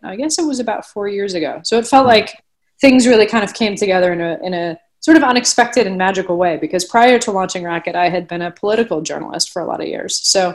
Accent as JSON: {"language": "English", "town": "Montreal", "region": "Quebec", "country": "Canada", "tie": "born or raised there", "said": "I grew up in Montreal, which is not known as a tennis hotbed."}